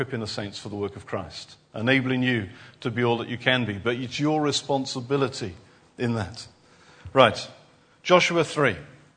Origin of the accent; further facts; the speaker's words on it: Penarth, Wales, United Kingdom; born and brought up in Penarth, just down the road.